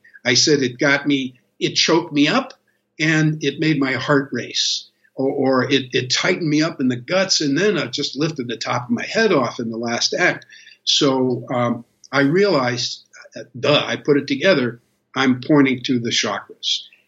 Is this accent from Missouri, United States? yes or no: yes; St. Louis, Missouri, United States; now in California, United States; I grew up in the Midwest in the St. Louis area on a farm, but I came out to California in 1971 and I ate it up.